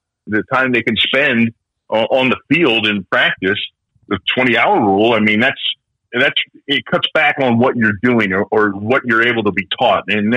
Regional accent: Philadelphia, Pennsylvania, United States; now in Kansas City, United States; I'll either be in my hometown of Philadelphia or I'm going to be on the beach.

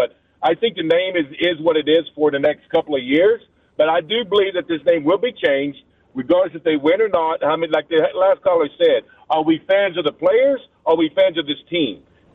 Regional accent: Tennessee, United States; First of all, I'm going to give a shout-out to my hometown, man. Tennessee just got, yeah, as you know, just got destroyed by the hurricane.

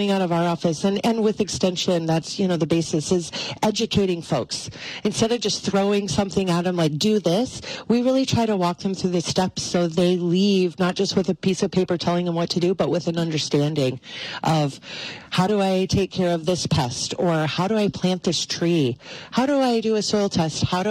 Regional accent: Illinois, United States; I'm originally from Illinois, and I thought it was a tornado.

